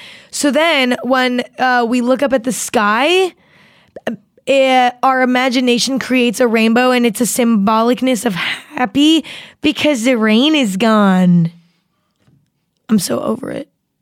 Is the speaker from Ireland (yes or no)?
yes; Ireland; And you can't be offended by that because I'm Irish.